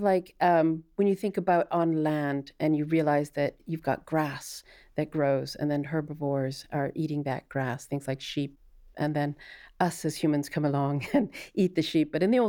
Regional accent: Yap, Micronesia; I grew up in a tiny little island called Yap near the Philippines. It's actually along the Marianas Trench. So one side of the island is the Marianas Trench.

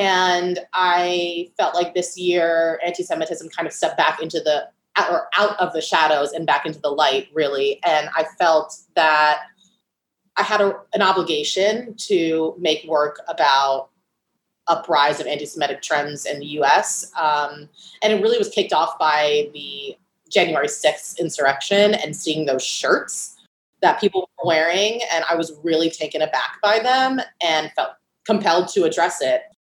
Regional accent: United States; now in New York City, United States; the first year I felt fear being Jewish American. And I also live in New York City.

